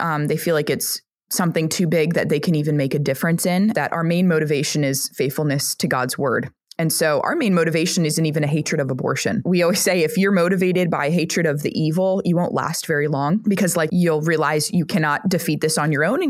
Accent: New York City, New York, United States; And I was born in New York City, actually. I grew up in Manhattan.

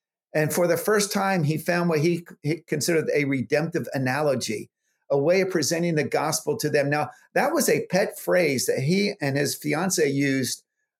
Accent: New Jersey, United States; I grew up in the Delaware Valley, the southern South Jersey area.

